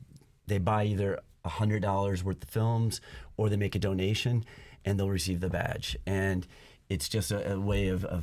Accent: Flint, Michigan, United States; now in Alaska, United States; I'm from Michigan originally, but if you're in Flint, you're only as big as your community

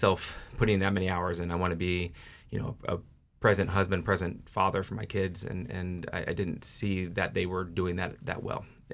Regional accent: Fairbanks, Alaska, United States; I grew up in Fairbanks, North Pole area.

